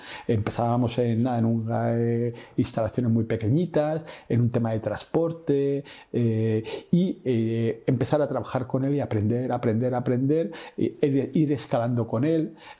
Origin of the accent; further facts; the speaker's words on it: Úbeda, Andalusia, Spain; yo soy de Úbeda, de Jaén.